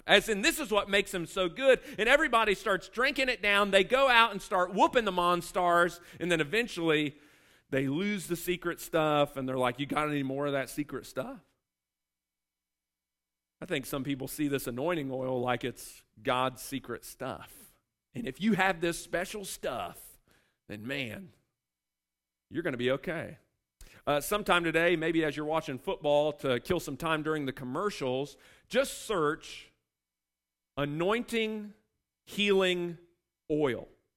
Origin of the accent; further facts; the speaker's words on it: Chillicothe, United States; I'm from Chillicothe, all right?